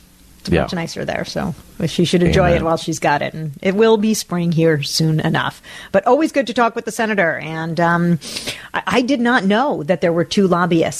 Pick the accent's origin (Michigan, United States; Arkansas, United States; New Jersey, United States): New Jersey, United States; We grew up in New Jersey.